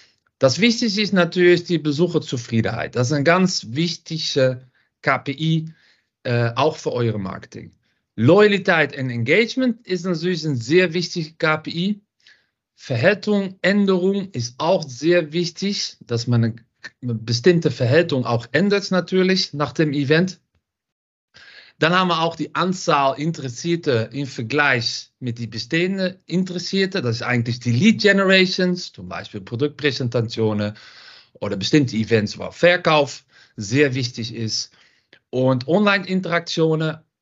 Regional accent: Netherlands; German is a second language; Man hört das auch ein bisschen. Ich komme aus Holland.

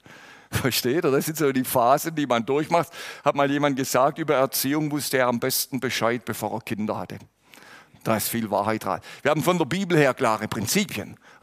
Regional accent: Baden-Württemberg, Germany; ich komme ja aus dem Schwarzwald ursprünglich

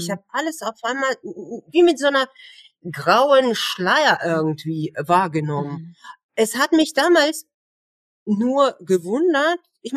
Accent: Russia; German is a second language; now in Germany; Ich komme ja ursprünglich aus Russland und zu dem Zeitpunkt, als ich dieses Studium angefangen habe, ich war seit 4 Jahren oder so erst in Deutschland. Ich hatte gutes Deutsch eben mitgebracht, also gute Deutschkenntnisse, bei wahrscheinlich B2, C1, so um den Dreh.

